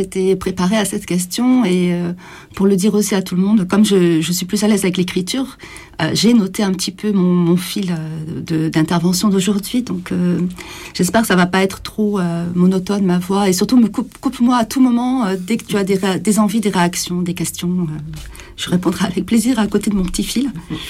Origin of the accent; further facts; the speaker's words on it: Provence-Alpes-Côte d'Azur, France; also born or lived in Marseille / Paris; je suis originaire de la Provence, donc je suis allée faire mes études à Marseille, et j'ai travaillé aussi là-bas au départ, après je suis venue sur Paris. Et je suis repartie à Marseille.